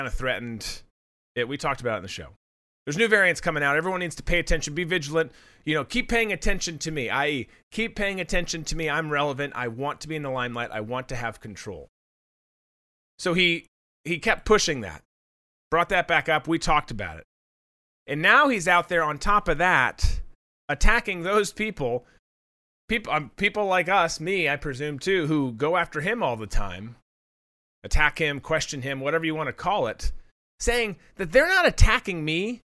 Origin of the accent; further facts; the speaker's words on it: United States; I'm the biggest threat, not because I'm white, because I'm an American patriot, baby.